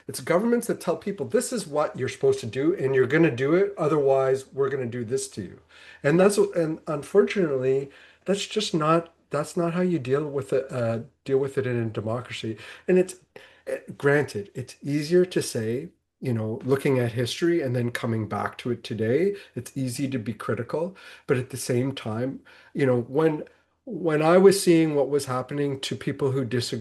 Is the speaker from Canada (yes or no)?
yes; Canada; As a Canadian